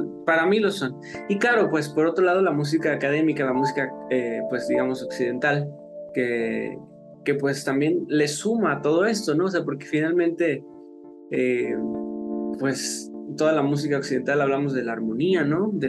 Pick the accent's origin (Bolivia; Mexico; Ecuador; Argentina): Mexico; Mexico City; yo soy chilango, o sea, yo soy de la Ciudad de México, o sea, mi tradición es todo de la música, o sea, no tengo una tradición folclórica, digamos, de una región.